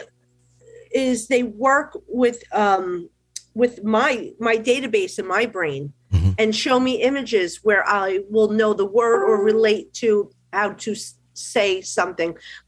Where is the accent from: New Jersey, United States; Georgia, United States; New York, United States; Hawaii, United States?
New Jersey, United States; accent: Jersey